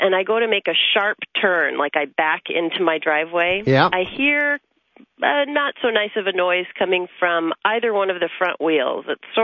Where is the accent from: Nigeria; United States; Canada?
United States; Portland, Oregon; I'm from Portland, Oregon.